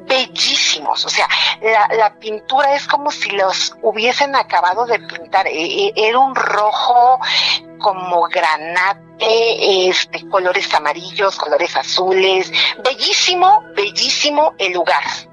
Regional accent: Cancún, Quintana Roo, Mexico; also born or lived in Chiapas; yo soy de Chiapas, crecí en Cancún, y aunque no sé hablar maya, sí entiendo lo que la gente local dice habla maya

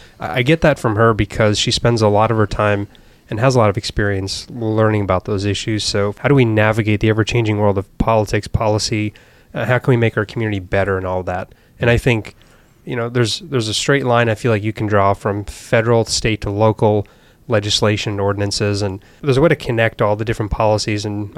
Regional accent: Virginia, United States; I grew up in Virginia in the Chesapeake Bay watershed area, and that's a watershed that has a lot of challenges.

